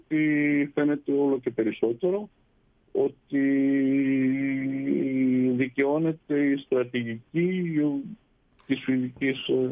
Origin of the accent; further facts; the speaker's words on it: Greece; σαν Έλληνας πολίτης που είμαι